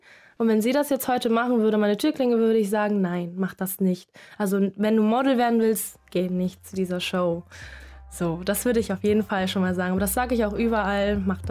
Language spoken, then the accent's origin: German; Thailand; Ich komme ja auch aus Thailand und da sind wir nochmal ein bisschen ganz anders drauf, was Nacktheit angeht.